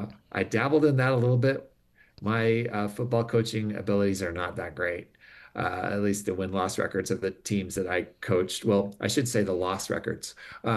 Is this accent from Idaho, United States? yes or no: yes; Rexburg, Idaho, United States; I grew up just south of Rexburg on the farm that my dad had that had been in his family from his father, my grandfather